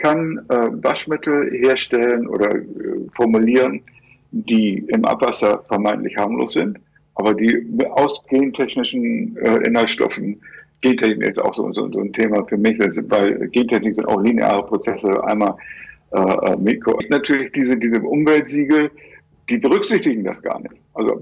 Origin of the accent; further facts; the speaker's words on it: Hamburg, Germany; ich stamme aus Hamburg